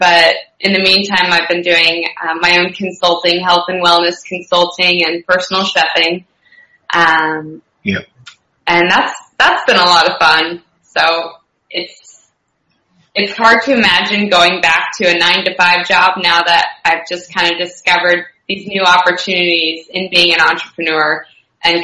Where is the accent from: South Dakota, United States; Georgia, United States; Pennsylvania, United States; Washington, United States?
Washington, United States; Seattle; I told you I was originally from Seattle. And then when I was in school in Seattle, I did an internship in Orlando, Florida.